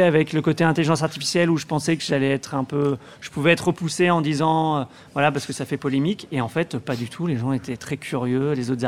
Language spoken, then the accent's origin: French; Auvergne-Rhône-Alpes, France; Alors, je suis originaire de la Drôme, bon, plus au sud de Saint-Paul-Trois-Châteaux.